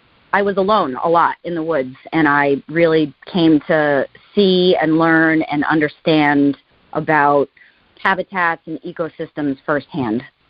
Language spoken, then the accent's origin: English; Foster, Rhode Island, United States; I grew up in Foster, Rhode Island, which is a very rural community